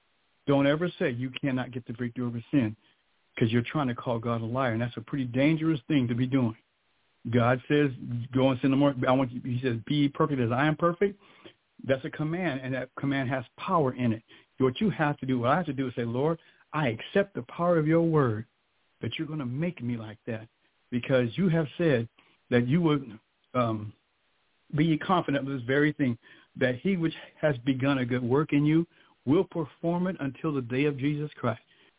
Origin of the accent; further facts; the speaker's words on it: San Diego, California, United States; No, I'm from San Diego, born and raised.